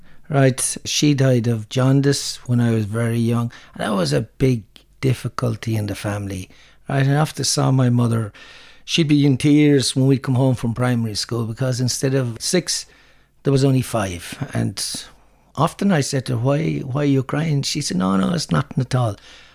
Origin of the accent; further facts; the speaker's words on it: Cordell, County Kerry, Ireland; Well, I'm from Cordell, just outside Castle Island. And I was born in 1963 into a Catholic family, a very strong Catholic family.